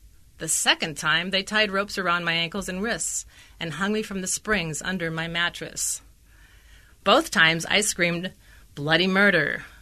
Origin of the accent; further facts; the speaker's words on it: White Bear Lake, Minnesota, United States; It's making it big in my hometown of White Bear Lake, Minnesota, where I grew up.